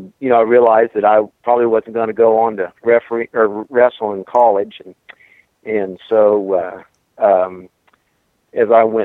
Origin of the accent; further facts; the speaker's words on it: Beloit, Wisconsin, United States; Well, it started, I grew up in Beloit.